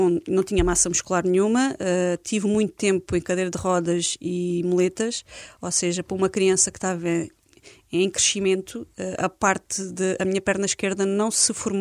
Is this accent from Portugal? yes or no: yes; Alentejo, Portugal; é o meu Algarve ou o meu Alentejo, porque sou alentejana. Quando vou ao Alentejo passar alguns dias, sinto que estou em casa